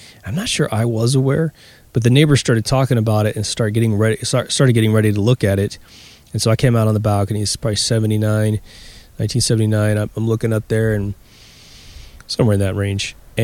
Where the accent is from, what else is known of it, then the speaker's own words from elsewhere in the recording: Chanute, Kansas, United States; in my hometown of Chanute, Kansas